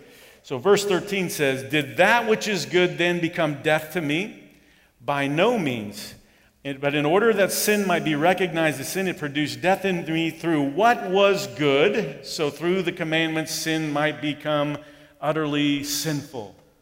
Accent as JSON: {"language": "English", "country": "Germany", "tie": "born or raised there", "said": "Growing up in the Air Force, as an Air Force brat, living in Germany, we had one radio station"}